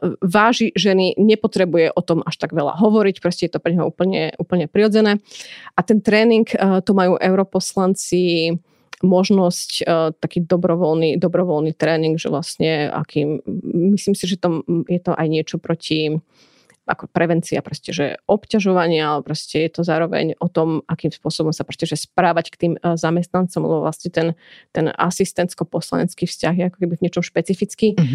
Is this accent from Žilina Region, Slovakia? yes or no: no; Banská Bystrica, Banská Bystrica Region, Slovakia; aj tým teda, že som z Bystrice, proste, že partizáni, alebo okay, proste odboj